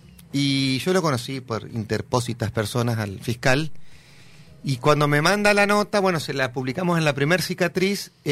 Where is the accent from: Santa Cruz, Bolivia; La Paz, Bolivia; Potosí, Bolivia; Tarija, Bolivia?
La Paz, Bolivia; Vos sabés que yo que soy de La Paz y por lo tanto me de la ciudad de La Paz